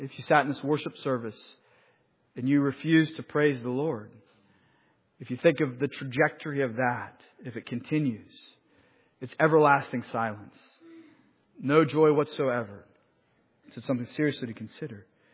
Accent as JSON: {"language": "English", "region": "Pennsylvania", "country": "United States", "accent": "Western Pennsylvania", "said": "I'm sorry, I'm still trying to say that correctly without my Western Pennsylvania accent."}